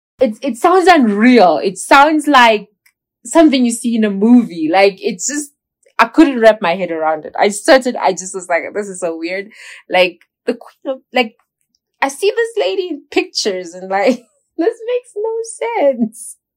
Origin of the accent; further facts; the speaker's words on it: Namibia; I do charity work within my home country, Namibia.